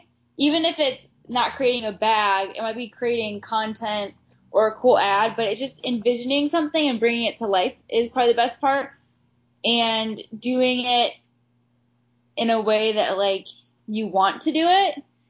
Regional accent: Ohio, United States; now in Pittsburgh, United States; So in 2009, I ended up moving to Pittsburgh.

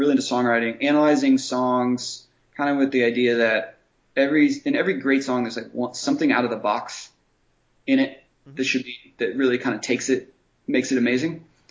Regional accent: Columbus, Ohio, United States; First off, I'm from Columbus, Ohio. I'm from what is now a red state.

